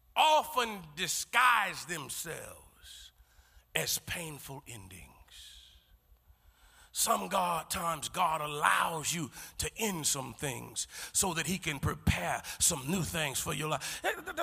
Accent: Beaumont, Texas, United States; I'm from the hood of Beaumont.

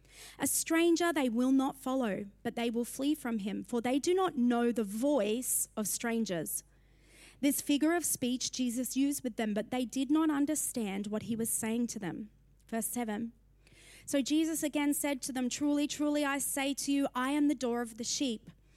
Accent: Brisbane, Queensland, Australia; I'm from Brisbane. I actually know exactly where I am.

